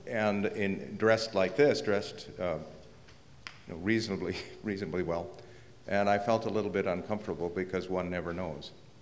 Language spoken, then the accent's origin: English; Dubuque, Iowa, United States; I'm from Dubuque. I'm a member of the beautiful downtown Dubuque Unitarian Fellowship.